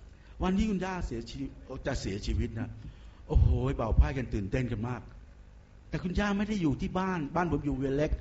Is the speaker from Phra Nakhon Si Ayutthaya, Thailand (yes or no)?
no; Bangkok, Thailand; เราภูมิใจเราเป็นคนกรุงเทพมหานครเกิดที่นี่เกิดศรีราชซะด้วยซ้ำ